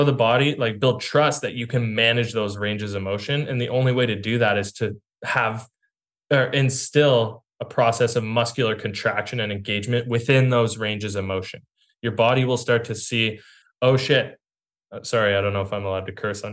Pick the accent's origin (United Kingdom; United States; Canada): Canada; I'm Canadian, so this one really resonates with me.